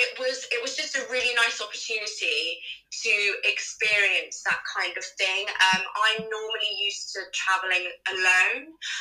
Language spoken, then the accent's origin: English; South West England, United Kingdom; So I grew up in Devon for a bit of context. So very used to kind of being outdoors.